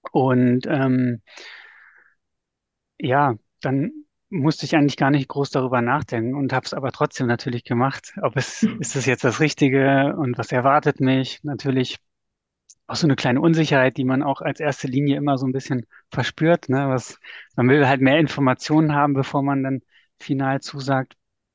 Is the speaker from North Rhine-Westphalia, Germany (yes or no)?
yes; North Rhine-Westphalia, Germany; also born or lived in Northern Germany; now in Berlin, Germany; Ja, ich bin mittlerweile 44 Jahre alt. Ich lebe und wohne in Berlin-Köpenick, komme aber eigentlich aus Nordrhein-Westfalen, Habe dann noch Umwege über Norddeutschland gemacht und bin, ich glaube, jetzt mittlerweile vor fast 16 Jahren nach Berlin gekommen und bin einfach hier hängen geblieben